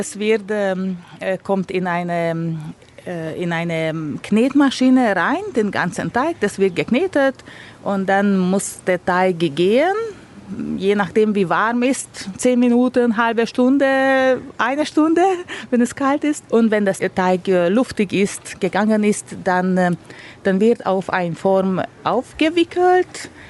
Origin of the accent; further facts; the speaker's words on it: Transylvania, Romania; now in Germany; Ich komme aus Siebenbürgen. Ja, ich bin vor 20 Jahren gekommen nach Deutschland.